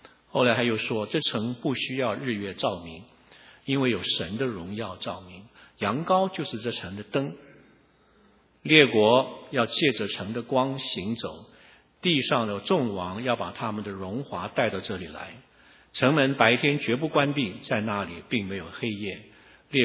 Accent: Taiwan; now in California, United States; 那我要怎么介绍我自己呢？我是生长在台湾的广东人，我是现居加州的美国公民

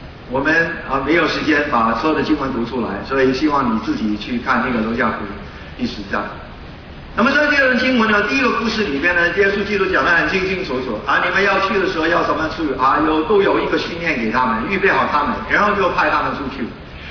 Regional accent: China; 然后我们中国人也是一样啊，对不对？我们中国人啊，心中有钱

